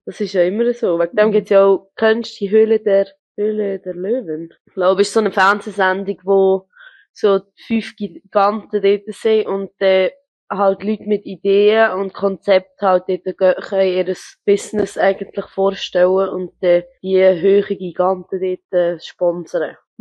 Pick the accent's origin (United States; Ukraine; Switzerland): Switzerland; du siehst ja, dass jetzt bei uns in der Schweiz ja nur schon bezüglich Steuern, oder? Wir haben ja in der Schweiz so